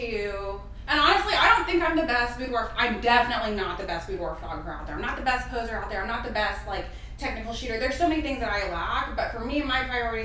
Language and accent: English; Arkansas, United States; now in Hampton Roads, United States; I'm from Arkansas, from, like, a town of 3,000 people. That was fucking horrible.